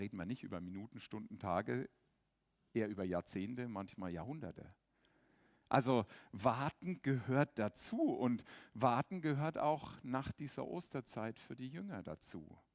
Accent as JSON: {"language": "German", "country": "Germany", "said": "wir sind keine Afrikaner, wir sind auch keine Südeuropäer, wir sind Deutsche."}